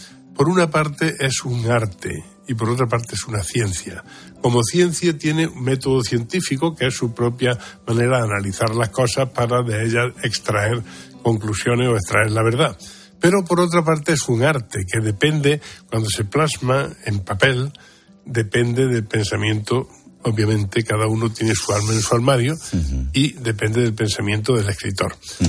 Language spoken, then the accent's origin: Spanish; Arjona, Andalusia, Spain; todos los que somos de Arjona, provincia de Jaén, sí … los patrones son Bonoso y Maximiano.